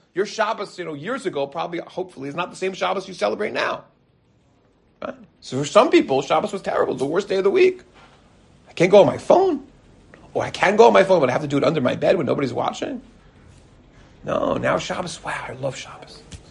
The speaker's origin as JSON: {"language": "English", "town": "Teaneck", "region": "New Jersey", "country": "United States", "tie": "born or raised there", "said": "Because it was the first time, you know, we grew up in Teaneck."}